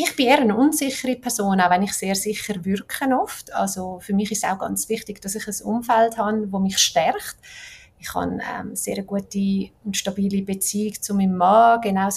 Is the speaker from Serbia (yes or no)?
no; Switzerland; Vielleicht als Schweizerin oder wenn ich die Events wahrgenommen habe